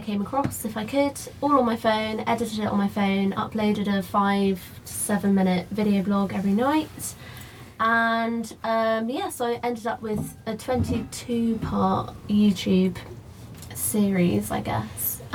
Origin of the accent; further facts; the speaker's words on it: South West England, United Kingdom; I'm from Devon.